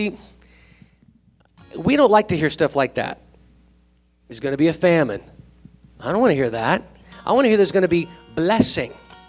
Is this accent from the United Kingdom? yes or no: no; California, United States; also born or lived in Florida / Tennessee; I was born in Florida, lived the first 3 years of my life in Tennessee, grew up in California, and now I'm here. I've been scattered all over this nation.